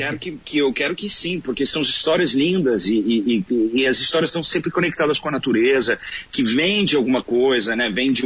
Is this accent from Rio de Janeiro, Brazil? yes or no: no; São Paulo, Brazil; Eu, pelo menos, por exemplo, cresci em São Paulo.